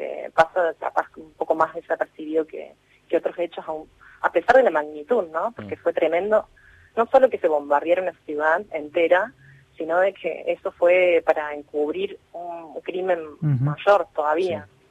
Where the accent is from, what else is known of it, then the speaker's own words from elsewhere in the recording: Río Tercero, Córdoba, Argentina; Sí, volví, tengo mi familia allá y bueno, soy de Río Tercero, así que cada tanto voy.